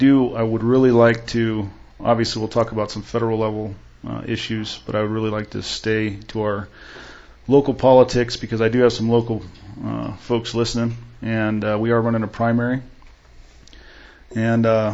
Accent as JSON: {"language": "English", "region": "Arizona", "country": "United States", "said": "I'm from Arizona. I have a family."}